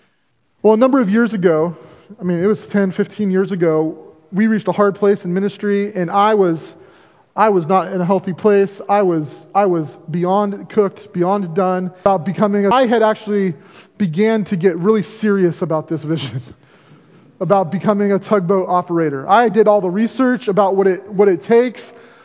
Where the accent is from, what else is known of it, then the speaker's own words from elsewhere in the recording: Seattle, Washington, United States; I grew up in Seattle on the pier around lots of boats. I mean, I grew up in an area very much like New Bedford.